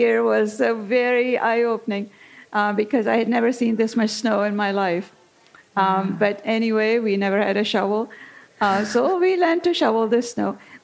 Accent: Pakistan; now in United States; growing up in Pakistan.

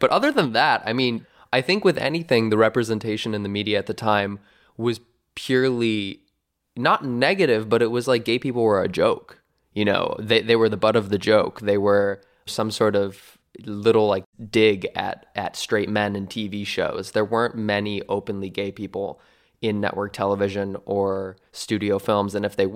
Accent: La Crescent, Minnesota, United States; I am from a little town in Minnesota. It's called La Crescent. La Crescent, Minnesota, south of Winona, Minnesota. It's population 4,000.

